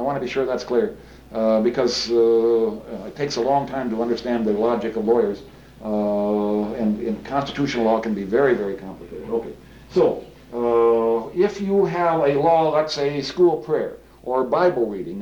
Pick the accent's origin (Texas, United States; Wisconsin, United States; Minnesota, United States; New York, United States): Minnesota, United States; Kenyon; my brother is in the Lions Club over in my hometown in Kenyon